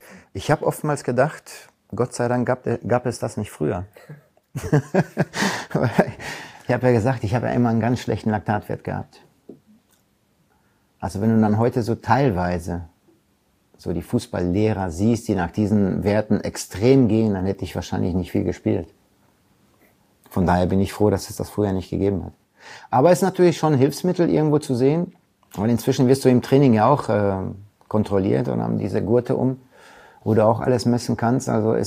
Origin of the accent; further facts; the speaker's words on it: Recklinghausen, North Rhine-Westphalia, Germany; aber meine Heimat ist natürlich Recklinghausen. Da bin ich groß geworden.